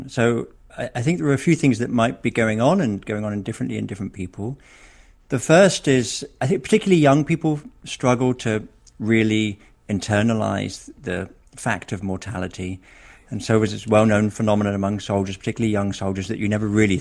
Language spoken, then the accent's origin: English; England, United Kingdom; I'm an Englishman, right?